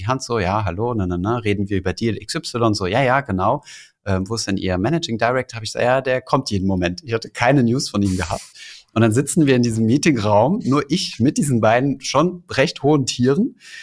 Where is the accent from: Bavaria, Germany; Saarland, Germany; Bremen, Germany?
Saarland, Germany; Ja, stimmt, ja. Das Saarländer ist